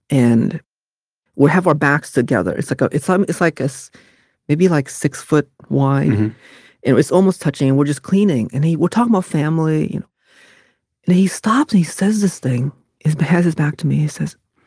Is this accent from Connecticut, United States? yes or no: yes; Connecticut, United States; And what I saw working in the fast food, growing up in Hartford County, was that people are kind even when they know it won't matter.